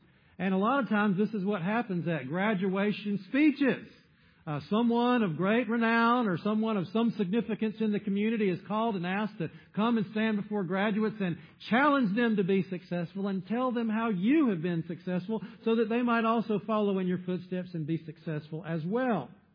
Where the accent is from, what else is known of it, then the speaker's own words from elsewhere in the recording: South Carolina, United States; now in Wisconsin, United States; as a teenager growing up in South Carolina, could I have imagined that the pathway that God had for me would involve a time that would lead me north to this state of Wisconsin?